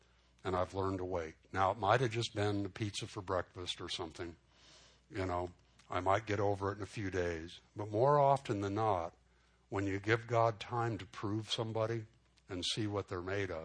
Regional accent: Los Angeles, California, United States; I spent a good part of my childhood growing up in East L.A.

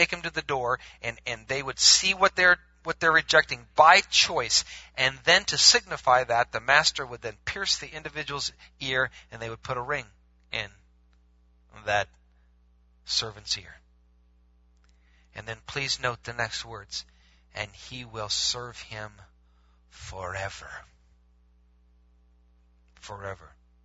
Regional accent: Iowa, United States; I'm from Iowa. What do I know about that?

